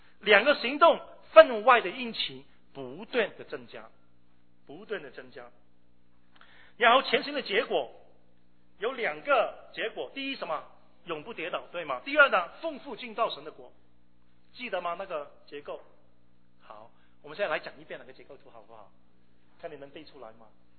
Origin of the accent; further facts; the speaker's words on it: Hong Kong; moved away; 我从香港移民过来，1973年过来的时候坐飞机过来